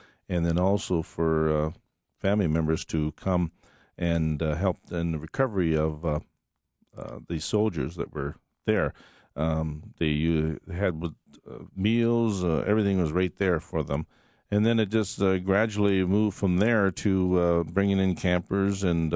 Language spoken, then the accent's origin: English; Canada; moved away; I came to this country from Canada and for a better life